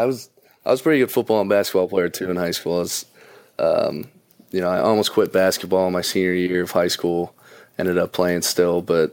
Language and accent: English; Parker, Colorado, United States; also born or lived in Littleton; But I was born in Littleton, which is just 15 minutes up the road. Lived my whole life in the same house in Parker, so... Yeah, it's been, you know, born and raised Colorado native.